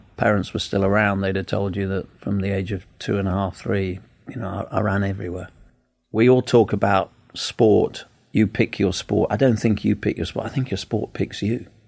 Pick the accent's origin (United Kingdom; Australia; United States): United Kingdom; London; born there; I was born in London.